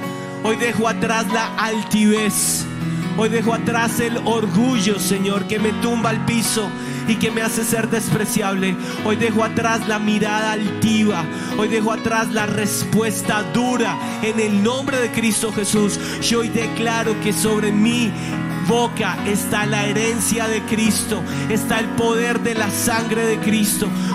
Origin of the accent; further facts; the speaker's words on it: Colombia; cortamos la maldición que tenemos como colombianos de amor al dinero fácil